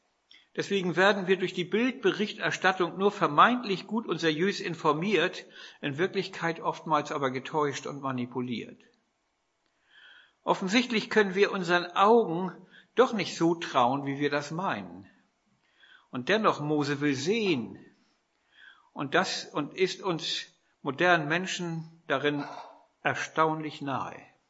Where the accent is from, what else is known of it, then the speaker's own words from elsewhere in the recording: Flintbek, Schleswig-Holstein, Germany; Ich bin in Flintbek aufgewachsen, da floss die Eider durch.